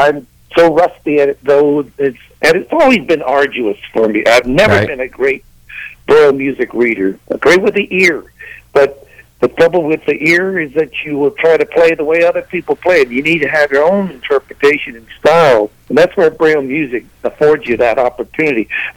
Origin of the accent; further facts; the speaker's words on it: Washington, District of Columbia, United States; also born or lived in New York City; I was born in New York City of Southern parents, I might add, and grew up in the Washington, D.C. area.